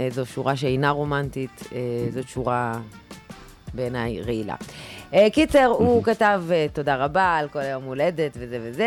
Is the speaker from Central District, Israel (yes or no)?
no; Northern District, Israel; אני גם מהצפון במקור